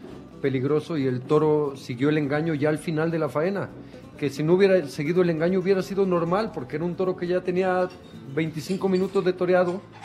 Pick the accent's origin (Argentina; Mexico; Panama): Mexico; born there; pero yo nací en México y he toreado siempre el toro mexicano.